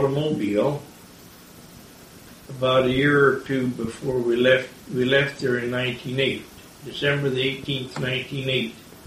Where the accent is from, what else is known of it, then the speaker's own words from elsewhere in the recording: Stuarts Draft, Virginia, United States; born there; Well, I was born near Stewart's Draft in Augusta County, Virginia, Shenandoah Valley.